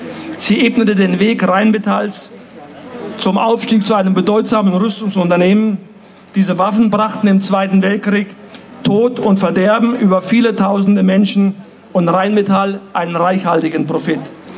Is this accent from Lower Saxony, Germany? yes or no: yes; Wolfsburg, Lower Saxony, Germany; beim Volkswagenwerk in Wolfsburg, wo ich herkomme.